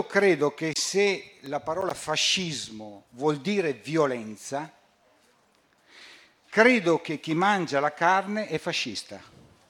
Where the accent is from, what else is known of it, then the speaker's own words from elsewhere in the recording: Verona, Veneto, Italy; vengo da Verona